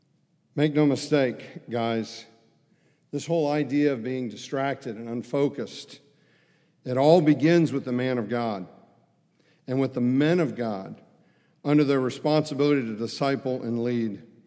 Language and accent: English; Chicago, Illinois, United States; So and then on top of it, I'm from Chicago.